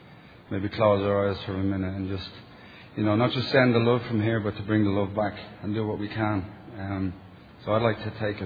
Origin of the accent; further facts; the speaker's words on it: Ireland; being Irish, I really don't, you know, have too much to say